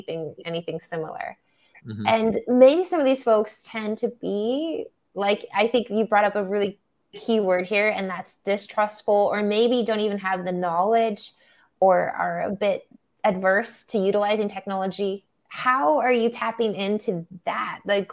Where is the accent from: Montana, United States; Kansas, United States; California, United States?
Montana, United States; Billings; I'm from Montana. The largest city we've got was actually where I graduated from high school is Billings.